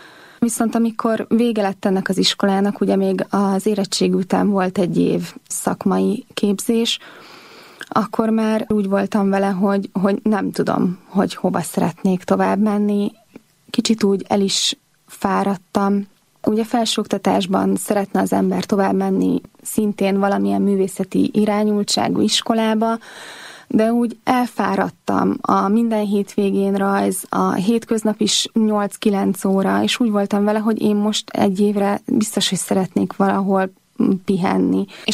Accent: Százhalombatta, Pest, Hungary; Én egy nagyon egyszerű családban születtem bele. Szászlombattán töltöttem a gyerekkoromat, ott laktunk, hároman vagyunk testvérek.

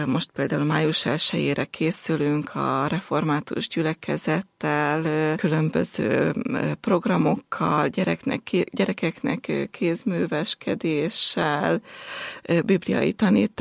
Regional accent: Zakarpattia Oblast, Ukraine; Mint mondtam, kárpátaljai születésű vagyok, ott nőttem fel, ott jártam általános iskolába, majd középiskolába.

